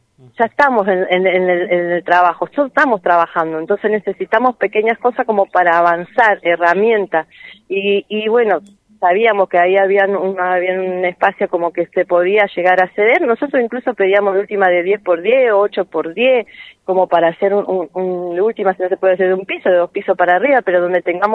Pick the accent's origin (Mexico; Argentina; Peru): Argentina; he vivido en varias provincias, soy argentina, nací acá, vine a vivir ahora acá